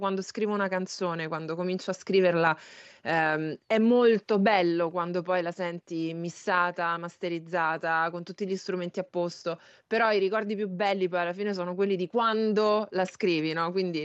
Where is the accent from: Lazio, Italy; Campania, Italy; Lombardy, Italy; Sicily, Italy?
Lazio, Italy; Ciampino; sono della provincia di Roma, sono di Ciampino, e vengo da una famiglia molto molto semplice.